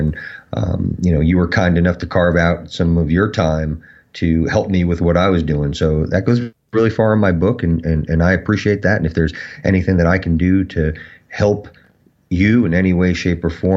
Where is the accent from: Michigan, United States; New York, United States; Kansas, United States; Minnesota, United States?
New York, United States; I'm from Westchester, New York, right. Which is outside of, it's about, 30, 40 miles outside of Manhattan.